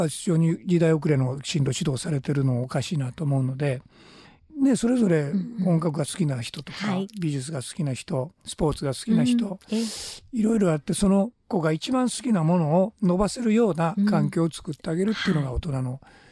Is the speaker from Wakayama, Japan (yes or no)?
yes; Wakayama, Japan; まあ、私自身は和歌山市出身ですし